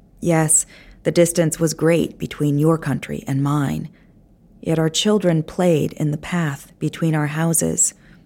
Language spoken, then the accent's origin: English; United States; But it was probably the best thing that I could have done as an American